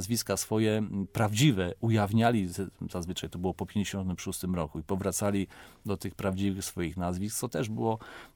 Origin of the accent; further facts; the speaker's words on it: central Poland, Poland; Ja nie mam nikogo na Kresach, pochodzę z Polski Centralnej, zatem nie mam żadnych korzeni ani rodzinnych.